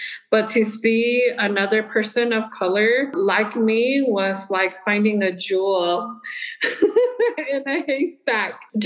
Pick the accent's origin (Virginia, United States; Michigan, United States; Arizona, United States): Arizona, United States; also born or lived in Tucson; I was born on the Tohono O'odham Nation, South Arizona. I was raised on the reservation, but my upbringing from teenage to mid-adult life has been here in Tucson.